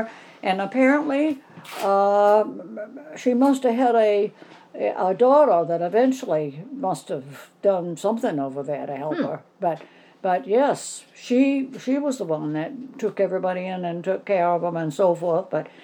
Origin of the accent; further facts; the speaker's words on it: South Paris, Maine, United States; born there; I was born in South Paris, in the little house right now that is an Asian restaurant right next to Maurice's.